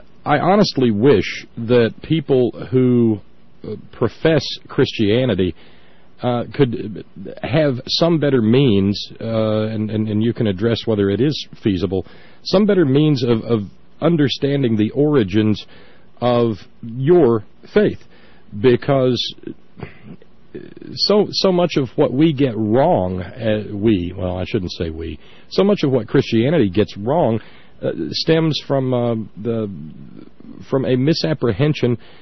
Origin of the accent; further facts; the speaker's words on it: Alabama, United States; And that's, you know, that's the tradition I come from, frankly. I was born and raised in Alabama. I jokingly refer to myself as a recovering Southern Baptist.